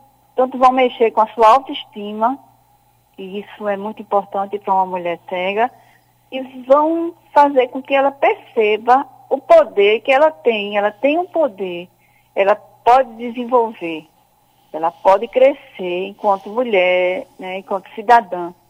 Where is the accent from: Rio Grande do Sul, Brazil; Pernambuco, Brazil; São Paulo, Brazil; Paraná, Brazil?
Pernambuco, Brazil; Eu sou aqui de Pernambuco